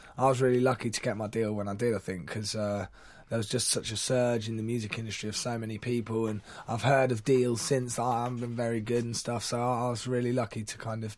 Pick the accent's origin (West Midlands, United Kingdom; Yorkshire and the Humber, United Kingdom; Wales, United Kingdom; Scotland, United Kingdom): West Midlands, United Kingdom; Rugby; born there; also born or lived in Cornwall; now in London, United Kingdom; Well, I'm 23 now. I feel like I've aged quite a bloody bit in the last couple of years. But yeah, I was born in Rugby. I moved around quite a lot when I was growing up. Ended up in Cornwall. And then I moved to London